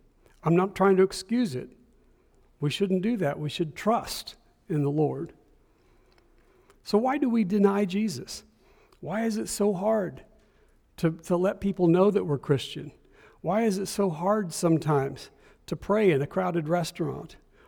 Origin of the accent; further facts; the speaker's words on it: Missouri, United States; And a lot of people can recognize that we're from Northwest Missouri because we talk like we do, all right? We speak with accents that we grew up